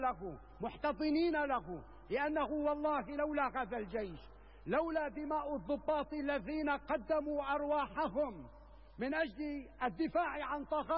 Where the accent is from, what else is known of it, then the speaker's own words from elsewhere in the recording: Syria; ونحن اليوم واجب علينا كسوريين جميعا أن نتحلى بالوعي